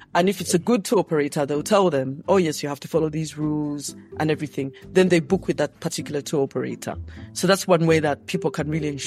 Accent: Kampala, Central Region, Uganda; I grew up in Kampala, the capital city of Uganda.

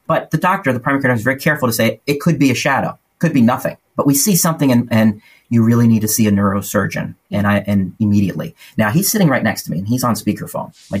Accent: New York, United States; we're all from New York. We're lifelong New Yorkers.

